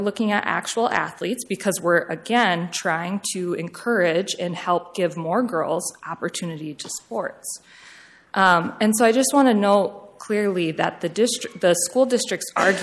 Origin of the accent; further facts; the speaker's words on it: Sioux Falls, South Dakota, United States; I'm an attorney from Sioux Falls